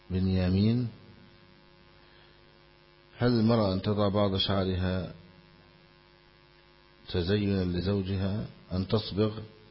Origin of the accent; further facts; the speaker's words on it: Egypt; بعض المسلمين يقولون سيدنا مولانا، هي كلمة شائعة عندنا في مصر